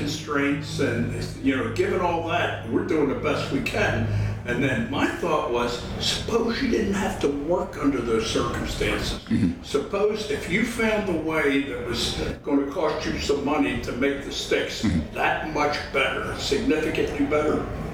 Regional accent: Baltimore, Maryland, United States; When I grew up, I grew up in East Baltimore.

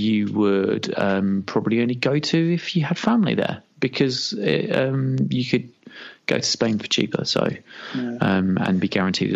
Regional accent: Guernsey; My hometown.

